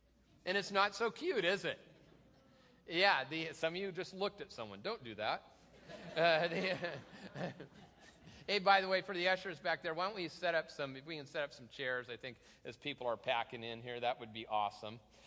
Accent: Tacoma, Washington, United States; Well, if it ever comes to the Northwest, I'm sure my hometown, Tacoma, will get the first one.

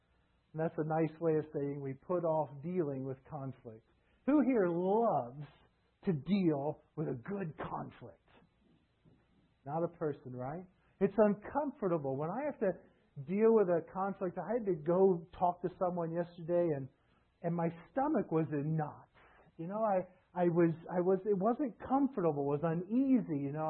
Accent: the South, United States; now in New York, United States; I know the culture here, and it's not pro-gun, but we grew up in the South. And we had lots of guns.

